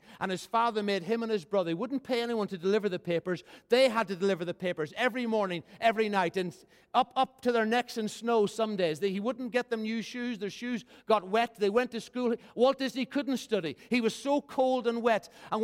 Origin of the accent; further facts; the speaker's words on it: Ireland; I come from Ireland, the most intelligent nation in the world.